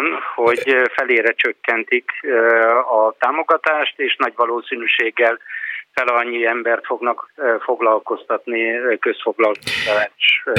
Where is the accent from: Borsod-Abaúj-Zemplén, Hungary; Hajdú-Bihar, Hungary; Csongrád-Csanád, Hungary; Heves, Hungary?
Heves, Hungary; Eger; én egyébként egri vagyok